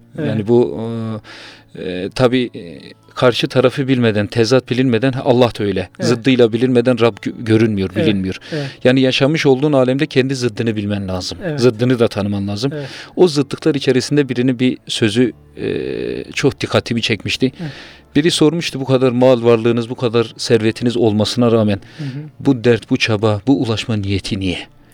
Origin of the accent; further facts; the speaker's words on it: Ağrı Province, Turkey; Evet. Ağrılıyım. Buyurduğunuz gibi Ağrı'da Patnos'ta Merkez Camii'de imamlık yapıyorum.